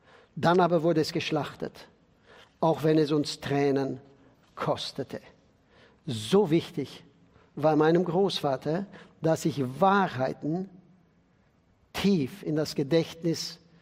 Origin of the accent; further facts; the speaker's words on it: Sibiu, Sibiu County, Romania; Es ist ein Bild aus dem Jahr 1937 in Hermannstadt, meiner Heimatstadt.